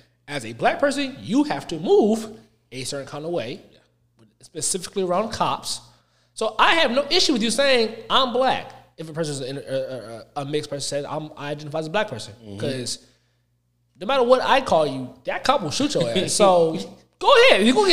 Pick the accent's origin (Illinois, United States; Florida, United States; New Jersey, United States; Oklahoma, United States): Florida, United States; also born or lived in Texas; I'm partially raised in Florida / Texas.